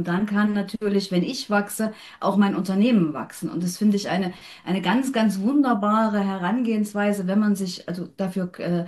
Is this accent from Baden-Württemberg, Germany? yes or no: no; Leipzig, Saxony, Germany; ich komme aus Leipzig und ich bin in der Welt zu Hause.